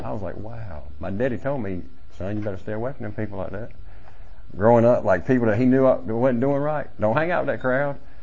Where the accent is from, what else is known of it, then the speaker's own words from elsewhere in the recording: Lancaster, South Carolina, United States; born there; I was born in Lancaster, South Carolina, and small town